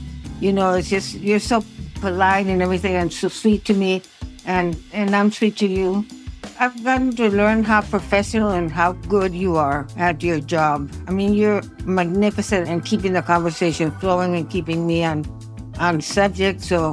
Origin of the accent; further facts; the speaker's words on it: Mexico; Yes, I am. I was born and raised in Mexico from a long-lived, you know, family tradition. I am Mexican.